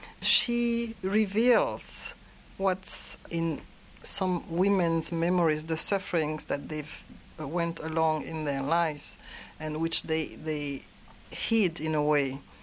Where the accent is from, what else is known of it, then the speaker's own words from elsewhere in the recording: Côte d’Ivoire; from Côte d'Ivoire. I'm a senior lecturer and a writer.